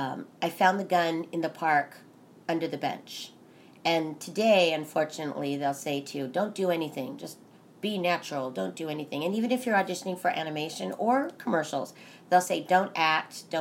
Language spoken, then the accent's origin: English; Los Angeles, California, United States; I knew about voiceover, I think, because of growing up in Los Angeles. It's a wonderful place to grow up as an actor because everybody is an actor or writer.